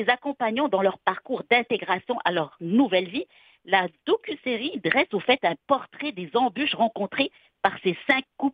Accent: Quebec, Canada

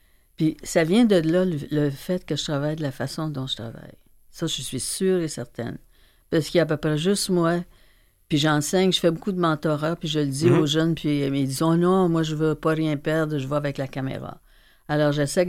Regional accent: Trois-Rivières, Quebec, Canada; also born or lived in Audelac; moi, j'ai été élevée à Audelac jusqu'à l'âge du temps de l'école. Mm. Après ça, j'ai été à Trois-Rivières avec mes parents. J'allais à l'école à Trois-Rivières.

